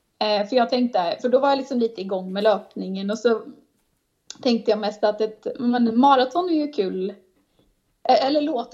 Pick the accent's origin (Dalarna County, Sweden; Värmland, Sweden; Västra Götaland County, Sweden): Västra Götaland County, Sweden; Åmål; då var jag hemma i Åmål en helg.